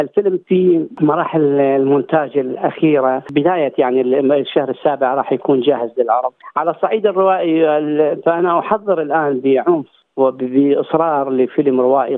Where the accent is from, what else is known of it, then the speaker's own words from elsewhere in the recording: Iraq; عندنا بالعراق